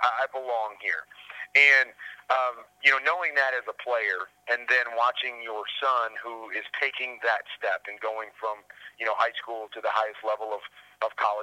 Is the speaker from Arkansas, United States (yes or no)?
no; Cedar Rapids, Iowa, United States; And I grew up in Cedar Rapids, Iowa. So in Iowa, we didn't have a pro sports team.